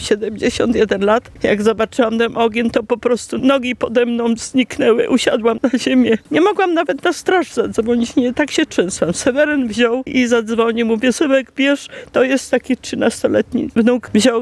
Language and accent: Polish; Silesian Voivodeship, Poland; Jesteśmy ze Śląska i wzruszam się